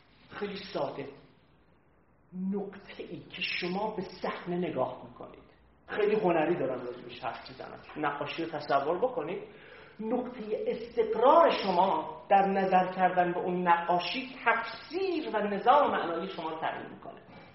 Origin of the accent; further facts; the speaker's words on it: Khorramabad, Lorestan, Iran; من دهاتی، من زندگیم تو بخش بزرگش چیز بوده، تو لرستان گذشته، خرمباد بزرگ شدم، نظام زندگیم چسبیده به روستا بوده